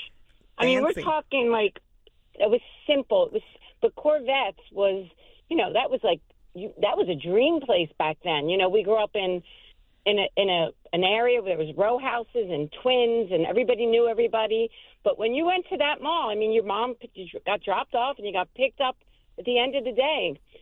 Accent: Philadelphia, Pennsylvania, United States; So I grew up in Mount Airy

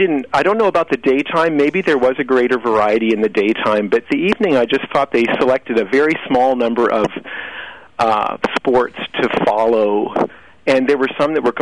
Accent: United States; And the other thing is that it seemed to me that they thought that I, as an American viewer, was really only interested in seeing U.S. athletes.

